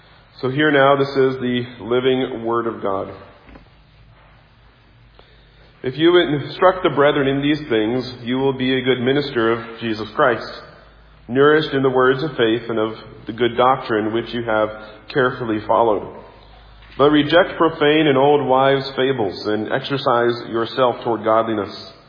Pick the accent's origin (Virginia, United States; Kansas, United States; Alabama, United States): Kansas, United States; I had never seen it, and growing up in Kansas, Leavenworth is a vastly different town than Leavenworth, Washington.